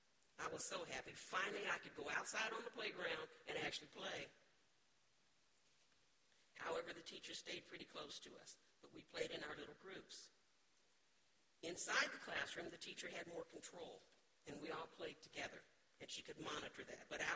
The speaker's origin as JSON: {"language": "English", "town": "Topeka", "region": "Kansas", "country": "United States", "tie": "born or raised there", "said": "I was born and raised in Topeka, Kansas."}